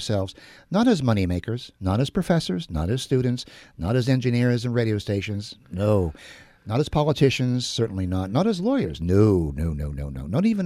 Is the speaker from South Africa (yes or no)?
no; Ireland; Well, I'm Irish. We can't be psychoanalyzed.